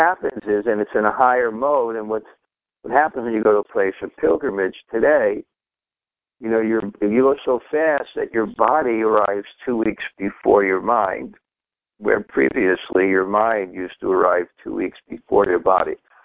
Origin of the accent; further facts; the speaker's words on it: India; The heat doesn't bother me because I grew up in India.